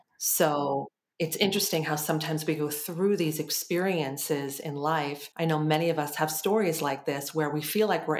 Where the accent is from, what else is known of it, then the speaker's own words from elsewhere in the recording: United States; now in Italy; I mean, clearly I'm from the States originally. I live in California, but we're doing an opportunity abroad right now where we're living in Italy for 5 months.